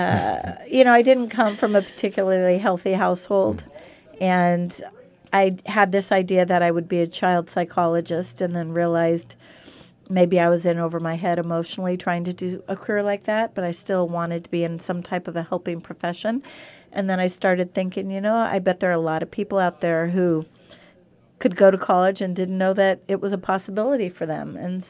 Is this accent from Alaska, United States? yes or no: no; San Diego, California, United States; No, I grew up in San Diego.